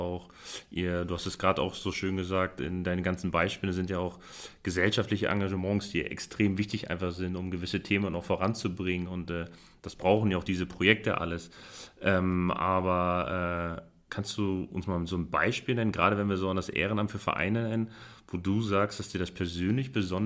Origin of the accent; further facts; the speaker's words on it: Northern Germany, Germany; jetzt komme ich ja aus dem Norden von Deutschland